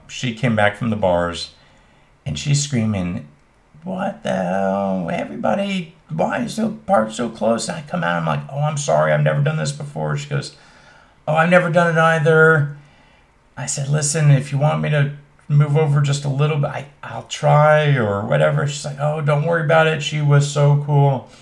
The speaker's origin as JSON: {"language": "English", "town": "St. Petersburg", "region": "Florida", "country": "United States", "said": "Great thing about it is we're all from St. Pete, so people kind of come and go at will."}